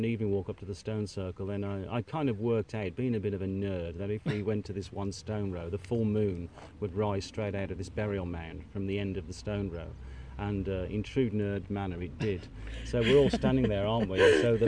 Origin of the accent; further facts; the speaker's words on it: Birmingham, West Midlands, United Kingdom; I'm a Brummie, I'm a city lad